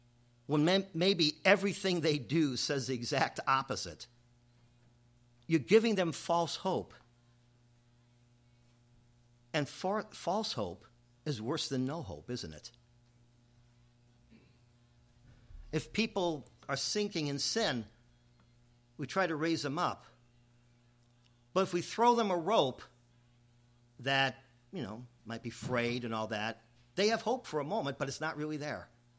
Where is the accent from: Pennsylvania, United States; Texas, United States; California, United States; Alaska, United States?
Alaska, United States; but since we're from Alaska, it's a warm blanket on a cold day.